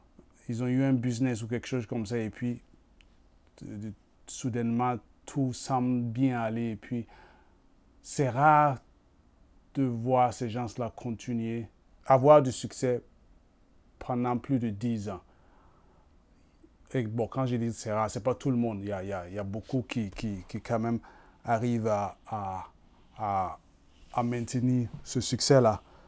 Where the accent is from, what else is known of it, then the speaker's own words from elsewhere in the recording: Burkina Faso; C'est un peu partout en Afrique, mais surtout là où j'ai grandi au Burkina Faso.